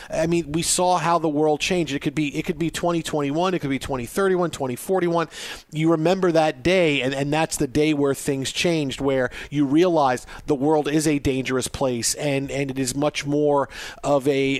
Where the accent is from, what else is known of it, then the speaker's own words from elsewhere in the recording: Staten Island, New York, United States; but I grew up on Staten Island